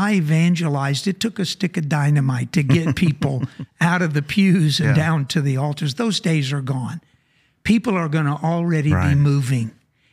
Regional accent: Louisiana, United States; I told him, I'm from Louisiana, of course

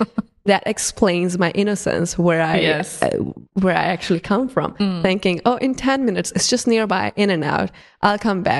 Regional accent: India; moved away; I'm, you know, being Indian, you feel a type of way asking people, like, you know, you came to a new country, you don't want to be perceived as a needy or anything as well.

